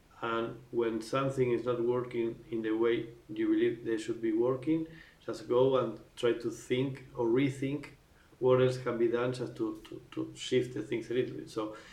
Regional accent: Argentina; And something with Argentina, because I really wanted to do something with my home country.

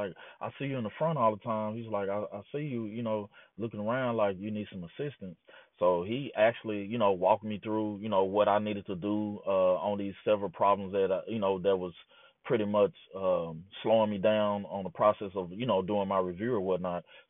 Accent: Marlin, Texas, United States; Later on in my journey in life, in my hometown of Marlin

